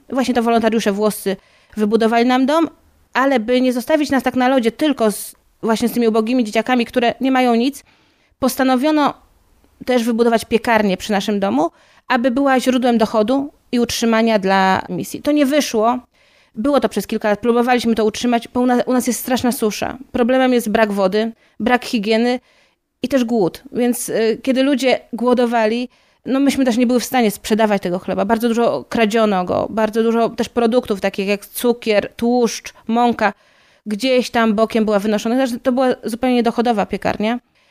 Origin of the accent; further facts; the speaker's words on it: Chełm, Lublin Voivodeship, Poland; Pochodzę z Chełma, to jest miejscowość pod Lublinem.